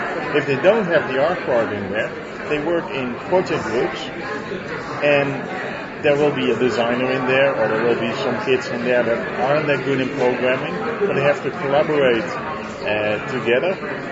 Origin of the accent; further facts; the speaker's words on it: Netherlands; Yeah, well, I'm from the Netherlands